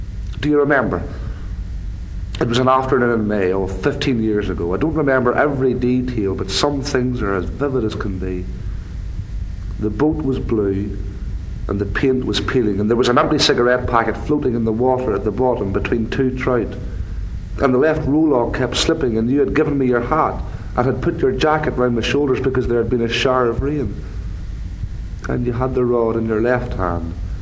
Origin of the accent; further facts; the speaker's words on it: Northern Ireland, United Kingdom; I come from Northern Ireland. I've lived in Belfast for about the last 3 years, but it's a very small country in a way.